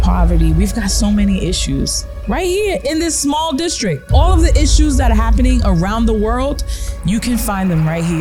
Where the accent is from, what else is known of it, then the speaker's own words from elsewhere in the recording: Bronx, New York, United States; also born or lived in East Harlem; I grew up in the South Bronx, Patterson Projects. I was born in East Harlem and I was raised in the Bronx.